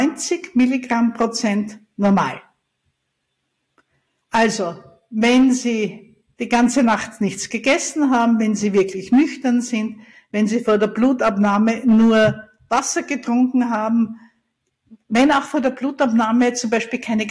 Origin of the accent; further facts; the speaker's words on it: Austria; Ich bin ja Österreicherin und ich liebe unsere Berge